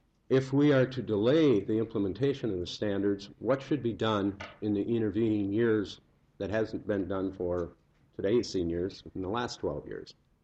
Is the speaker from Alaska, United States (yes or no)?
yes; Anchorage, Alaska, United States; Trust me, I'm from Anchorage. I'm here to help.